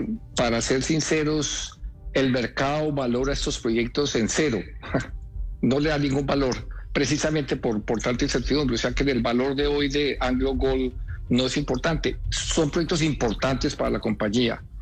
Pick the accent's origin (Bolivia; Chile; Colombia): Colombia; Eso sería mi ambición como colombiano, pero ojalá se pueda hacer.